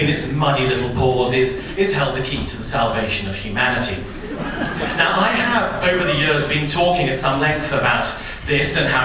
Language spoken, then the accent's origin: English; England, United Kingdom; Now, being English, I'm prone to the use of irony and stuff